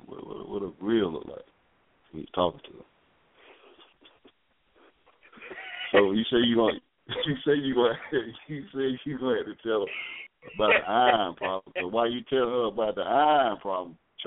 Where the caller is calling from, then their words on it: Lynette, Alabama, United States; Hey, this is … man. Calling from Lynette, Alabama.